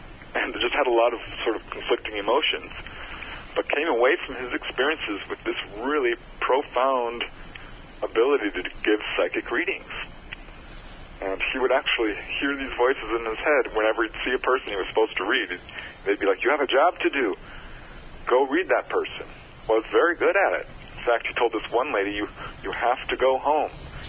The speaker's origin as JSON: {"language": "English", "town": "Topanga Canyon", "region": "California", "country": "United States", "tie": "born or raised there", "said": "There was a wave of sightings, 1992 to 1994, over my hometown of Topanga Canyon, and it just blew my mind."}